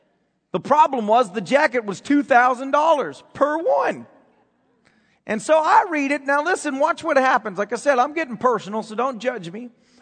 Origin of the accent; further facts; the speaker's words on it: United States; Even the fact that I'm American is such a blessing. You don't understand how blessed you are to even be born in America or live in America today.